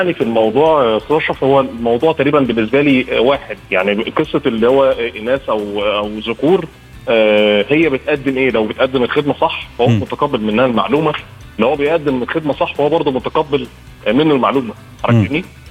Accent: Egypt; ده بالنسبة لنا إحنا كمصريين

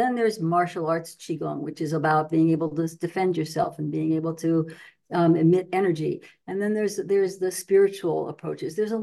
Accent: New York City, New York, United States; now in California, United States; I am from New York City. I grew up in a very nitty-gritty, what you see is what you get type of world.

